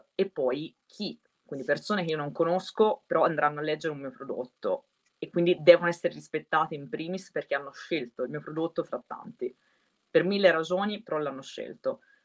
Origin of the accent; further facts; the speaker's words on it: Siena, Tuscany, Italy; io vivo in provincia di Siena, sono di Siena